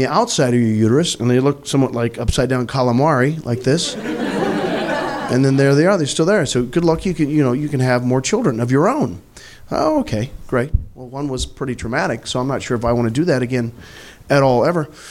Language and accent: English; Missouri, United States; I'm from Missouri.